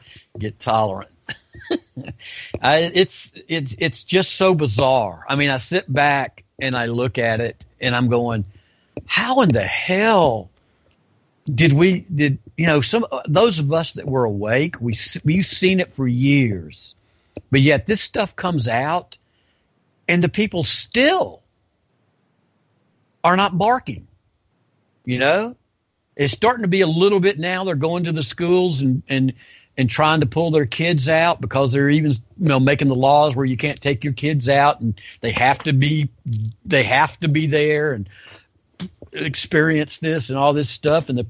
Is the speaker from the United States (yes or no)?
yes; North Carolina, United States; also born or lived in Atlanta; now in Memphis, United States; Yeah, I lived in Charlotte when I was a kid. Probably that's been 40, 50 years ago. I grew up in North Carolina, a lot of North Carolina.